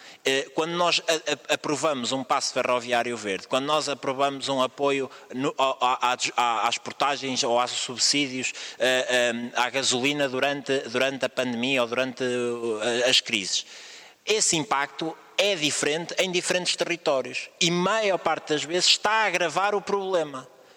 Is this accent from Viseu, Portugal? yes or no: yes; Viseu, Portugal; Eu sou da região de Viseu e todos os municípios queixam do mesmo.